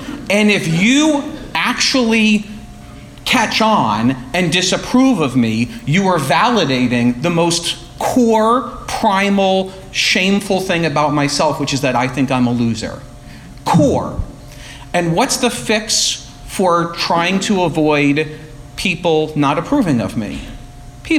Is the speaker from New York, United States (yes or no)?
yes; New York, United States; So I grew up in New York, oldest of three kids, two parents who are still together